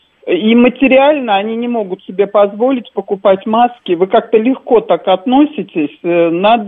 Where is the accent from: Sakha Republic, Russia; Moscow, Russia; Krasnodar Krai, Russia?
Moscow, Russia; Я сама москвичка, сейчас нахожусь на даче.